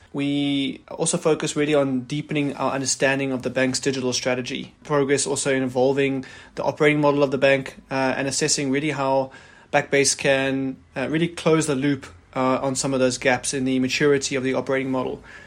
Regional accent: South Africa; I come from South Africa, so I've worked in the emerging markets.

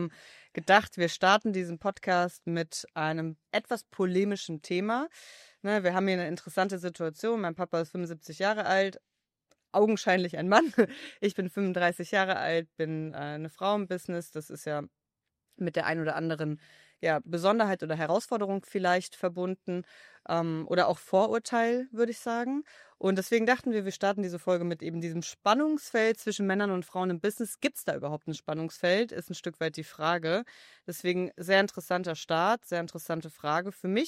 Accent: West Germany, Germany; ich bin jetzt 35, ich bin in einer Welt aufgewachsen in Westdeutschland, wo viele Mamas zu Hause waren

